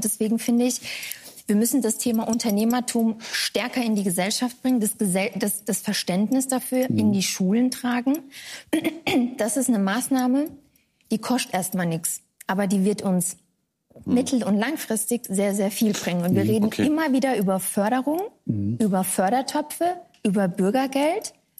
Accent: Mannheim, Baden-Württemberg, Germany; Mein Papa schafft beim Benz, sagt man bei uns in Mannheim.

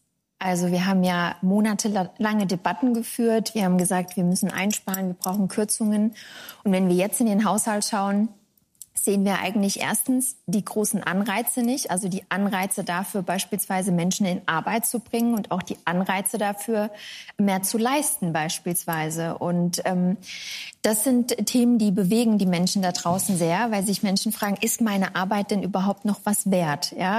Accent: Mannheim, Baden-Württemberg, Germany; Mein Papa schafft beim Benz, sagt man bei uns in Mannheim.

